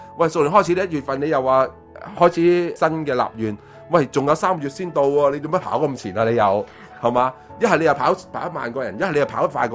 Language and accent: Cantonese; China; 我哋中国人唔系，中国人计农历噶嘛